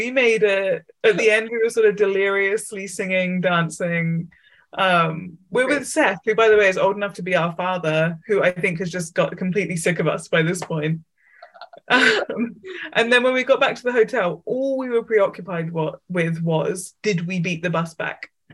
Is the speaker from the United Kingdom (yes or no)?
yes; England, United Kingdom; Like, I was from England.